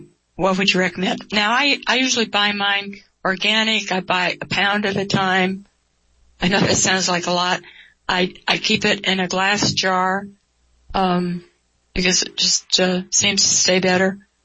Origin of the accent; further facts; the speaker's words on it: Sacramento, California, United States; I grew up in Sacramento.